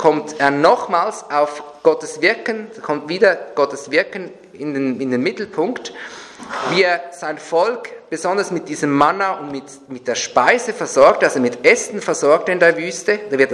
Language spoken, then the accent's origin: German; Switzerland; also bei uns in der Schweiz zumindest, ununterbrochenen Wohlstand und Aufstieg.